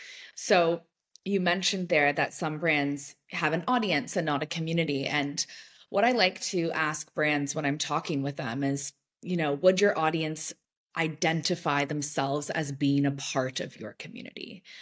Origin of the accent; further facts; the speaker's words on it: Toronto, Ontario, Canada; I've also had really funny experiences where I'm from Toronto originally